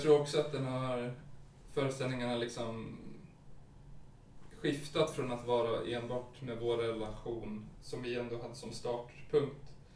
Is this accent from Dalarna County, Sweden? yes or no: yes; Leksand, Dalarna County, Sweden; jag är ju från Leksand. Det är lite mindre och Parkteatern åker inte dit.